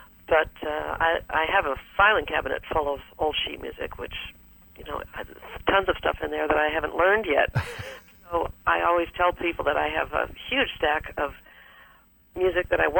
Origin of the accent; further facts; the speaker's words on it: Massachusetts, United States; now in Portland, United States; And by the way, I'm from Massachusetts.